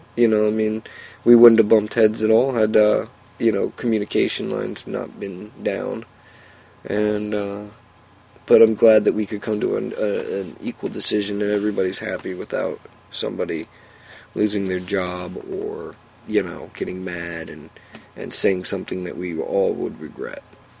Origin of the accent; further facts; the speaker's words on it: Williamsport, Pennsylvania, United States; It's 98 miles from my hometown in Williamsport, and I drive there